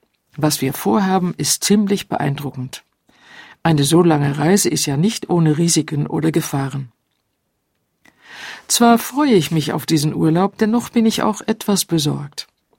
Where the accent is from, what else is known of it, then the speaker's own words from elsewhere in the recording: West coast, Netherlands; German is a second language; now in Germany; denn ich bin an der Westküste der Niederlande aufgewachsen, wo ich sowohl am Strand als im Meer öfters Quallen begegne.